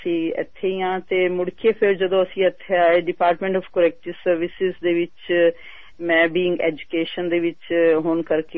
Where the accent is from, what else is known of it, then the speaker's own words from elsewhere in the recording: Punjab, India; moved away as an adult; also born or lived in Patiala / Kurukshetra; now in Sydney, Australia; ਅਸੀਂ ਇੱਥੇ ਸਿਡਨੀ ਦੇ ਵਿਚ ਅਸੀਂ 91 ਚ ਵਿਚ ਆਏ ਸੀ, ਤੇ ਪਿੱਛੋਂ ਅਸੀਂ ਆਪਣਾ ਪੰਜਾਬ ਤੋਂ ਹੀ ਆ ਜੀ, ਜਿੱਦਾਂ ਆਪਾਂ ਸਾਰੇ ਮੋਸਟਲੀ ਹੈਗੇ ਆ। ਤੇ ਪਟਿਆਲੇ ਤੇ ਕੁਰੂਕਸ਼ੇਤਰ ਮੈਂ ਜਿਆਦਾ ਮੇਰੀ ਪੜ੍ਹਾਈ ਹੋਈ ਆ